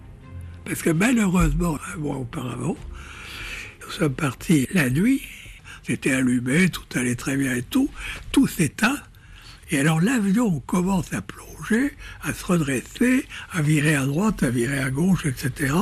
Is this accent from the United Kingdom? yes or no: yes; London, United Kingdom; French is a second language; tout le monde doit voir que je viens de Londres, je viens de l'extérieur.